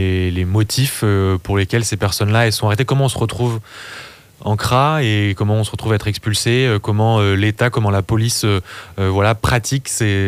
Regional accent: Bordeaux, Nouvelle-Aquitaine, France; Alors pour ce qui est de chez nous à Bordeaux

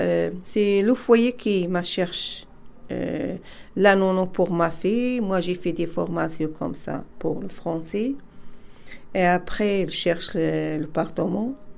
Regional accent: Morocco; now in France; Je viens de Maroc.

